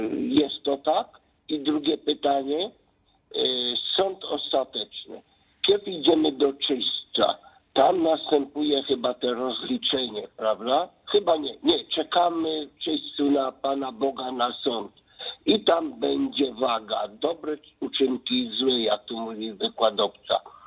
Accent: Silesian Voivodeship, Poland; Na cmentarzu u nas na Śląsku piękny napis

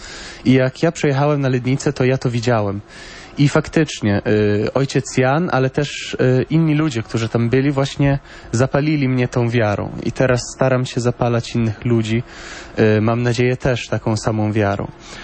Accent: Bologna, Emilia-Romagna, Italy; Polish is a second language; bo jestem z Włoch, jestem z Bolonii. Jestem półpolakiem, dlatego mówię też po polsku.

